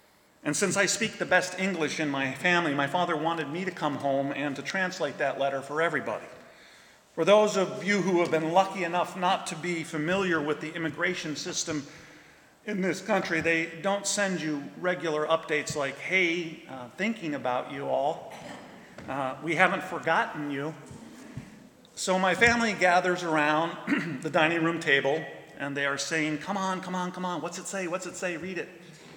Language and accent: English; Kabul, Afghanistan; I remember growing up in Kabul during the war, which was very difficult because of this very distinct whistling sound that the missiles make right before they hit their targets.